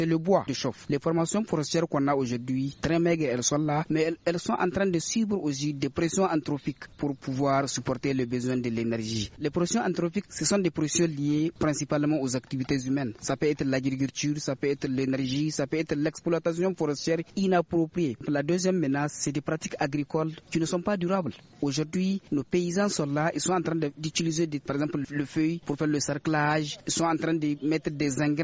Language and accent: French; Niger; nous, chez nous, au Niger